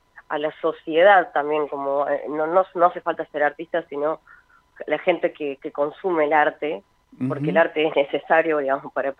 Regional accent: Córdoba, Argentina; now in Buenos Aires, Argentina; Yo soy cordobesa, vivo acá hace 5 años.

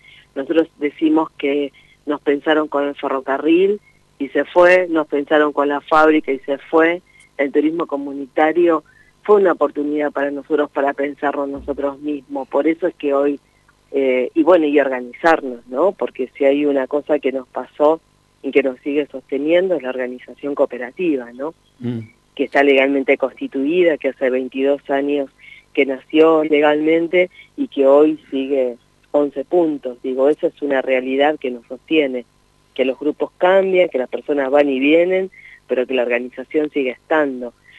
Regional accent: Pipinas, Buenos Aires Province, Argentina; Las secuelas son las adicciones, los suicidios, y en el país también sucede lo mismo. Hoy nos pasa lo que nos pasa porque nunca terminamos de sanar. Entonces, y lo que nos pasa a Pipinas

